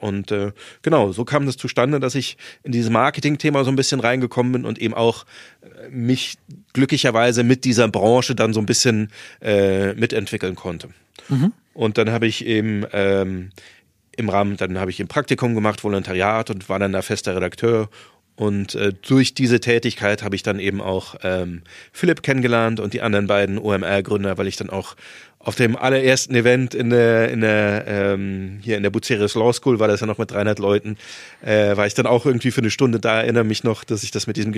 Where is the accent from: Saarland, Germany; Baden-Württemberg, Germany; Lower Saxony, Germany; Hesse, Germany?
Saarland, Germany; Ich komme aus einer Familie, mein Vater war Apotheker, meine Mutter hat Medizin studiert und ich bin zwar auf dem Dorf aufgewachsen im Saarland